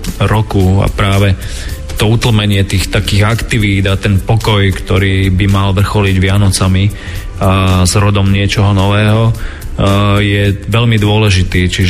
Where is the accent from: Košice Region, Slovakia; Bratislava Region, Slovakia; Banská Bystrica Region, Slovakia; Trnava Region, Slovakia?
Banská Bystrica Region, Slovakia; Helpa; born there; ktorý si ja pamätám na Helpe, kde som sa narodil pod Kráľovou holou